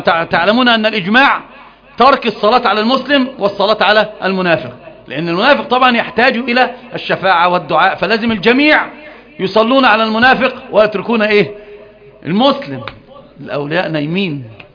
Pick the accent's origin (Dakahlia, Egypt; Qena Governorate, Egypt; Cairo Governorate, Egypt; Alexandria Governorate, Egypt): Alexandria Governorate, Egypt; Alexandria; لا انا مش معوب انا اسكندراني، كل اسكندرانيه بيقولوا احنا رايحين واحنا جايين